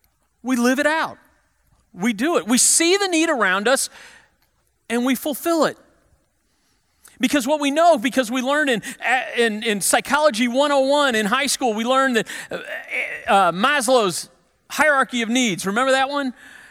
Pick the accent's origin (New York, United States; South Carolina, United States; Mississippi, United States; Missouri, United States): Missouri, United States; I grew up in West St. Louis County. I'm a Parkway Central grad.